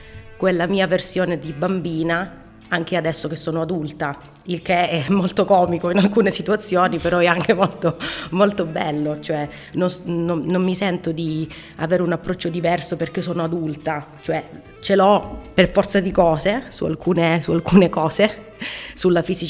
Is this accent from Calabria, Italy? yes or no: yes; Calabria, Italy; now in Perugia, Italy; perché io non sono di Perugia, sono calabrese. Vivo qui ormai da 17 anni